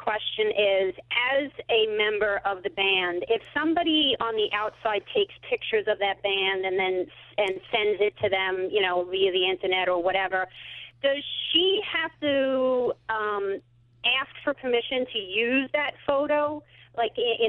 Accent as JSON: {"language": "English", "town": "Collinsville", "country": "United States", "said": "I'm actually from Collinsville."}